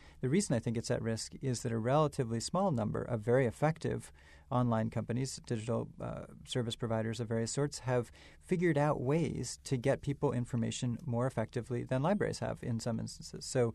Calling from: Massachusetts, United States; I'm calling you from the Harvard campus and where, you know, Mark Zuckerberg was, you know, in his T-shirts creating this company not that long ago.

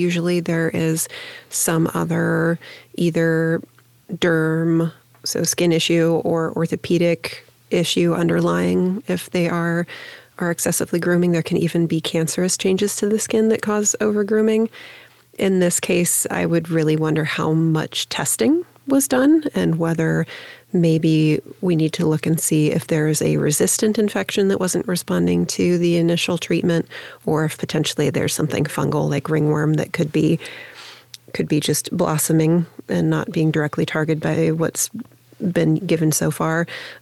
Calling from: Columbus, Ohio, United States; I'm not sure about what the availability is in you guys' area, since I'm calling in from Columbus.

